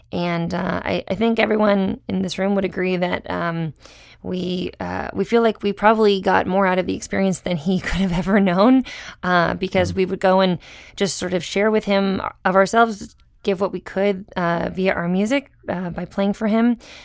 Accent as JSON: {"language": "English", "region": "Massachusetts", "country": "United States", "said": "I'm from Massachusetts, so my parents are pretty happy about it."}